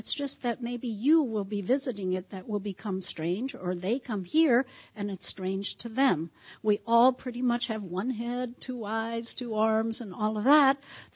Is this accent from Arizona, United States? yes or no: no; San Francisco, California, United States; So actually, as you know, I am Chinese American. Born and raised in San Francisco